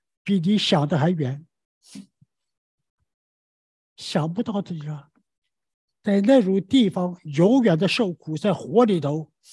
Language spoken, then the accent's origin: Chinese; Taiwan; 我们台湾人讲有听没有见呢？